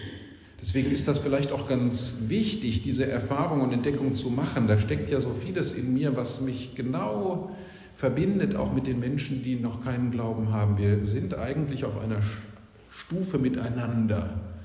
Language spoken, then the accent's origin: German; West Germany, Germany; Das kenne ich so nicht aus den Altbundesländern, wo ich aufgewachsen bin. Über 80% getauft, eigentlich aus meinem Jahrgang in der Schule sind alle konfirmiert worden.